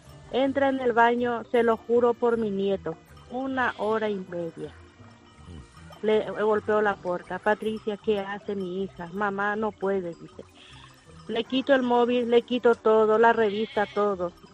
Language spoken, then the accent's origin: Spanish; Paraguay; moved away; Yo soy de Paraguay y hace 17 años que estoy aquí